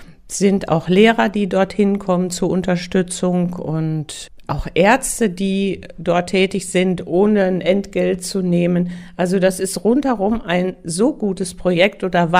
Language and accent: German; Hesse, Germany; Ich komme hier aus Hessen